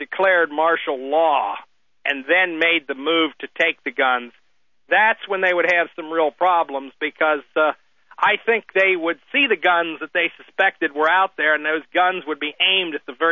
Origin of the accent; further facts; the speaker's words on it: Pennsylvania, United States; You know, even up in my home state of Pennsylvania, we have hardline Zionist Republican Senator Arlen Specter.